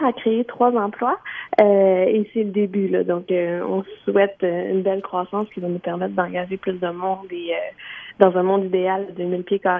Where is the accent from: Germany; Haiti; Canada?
Canada; Saint-Hilarion, Quebec; Je suis originaire de Charlevoix, je suis née à Saint-Hilarion.